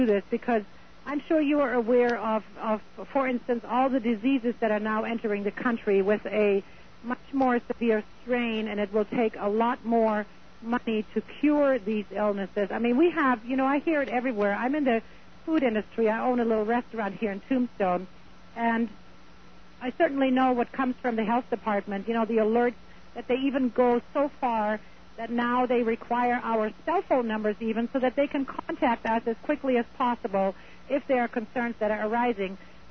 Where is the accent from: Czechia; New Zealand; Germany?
Germany; moved away as an adult; now in United States; I'm an immigrant. I was born and raised in Germany. I'm a legal immigrant, and I'm a very proud citizen of the United States now.